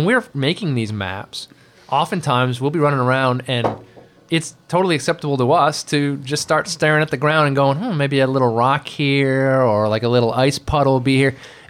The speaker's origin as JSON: {"language": "English", "region": "Massachusetts", "country": "United States", "tie": "born or raised there", "said": "I grew up in Massachusetts."}